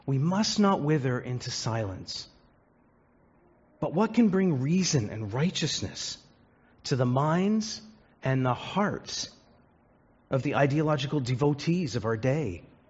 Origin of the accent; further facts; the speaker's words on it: Canada; As Canadian sort of conservative evangelicals, that's made all the more difficult by some who we ourselves would wish would be silent.